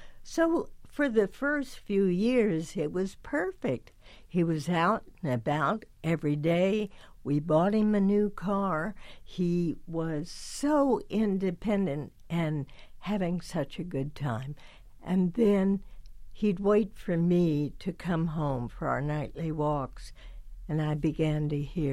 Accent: Washington, District of Columbia, United States; You know, Leonard, when I was a little girl growing up in Washington, I actually went to the home of the owner of the Washington Senators, Clark Griffith, for a Halloween begathon.

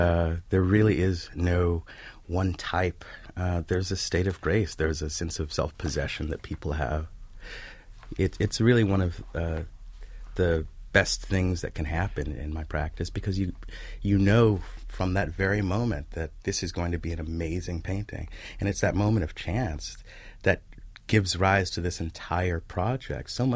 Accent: Los Angeles, California, United States; I was coming from South Central Los Angeles, not necessarily engaging with the social elite.

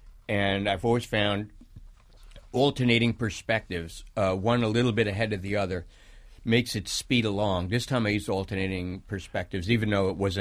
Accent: New York City, New York, United States; there's a lot of shout-outs to the very original places where I grew up in the East Bronx and other places.

